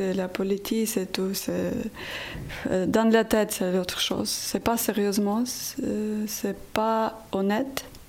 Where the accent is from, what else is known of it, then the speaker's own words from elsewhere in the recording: Ukraine; French is a second language; now in France; je viens d'Ukraine.